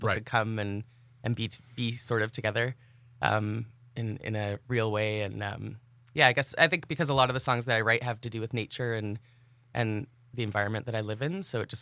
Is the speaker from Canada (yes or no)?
yes; London, Ontario, Canada; also born or lived in Toronto; I grew up in London, Ontario, but I lived in Toronto for a number of years.